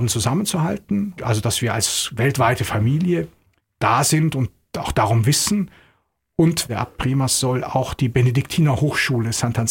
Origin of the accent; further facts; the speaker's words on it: Bad Wörishofen, Bavaria, Germany; Ich komme aus Bad Wörishofen, das ist meine Heimat. Geboren bin ich in Mindelheim, also hier im Schwäbischen. Mein Elternhaus steht in Dorschhausen, einem kleinen Dorf bei Bad Wörishofen. Und ich bin dann dort aufgewachsen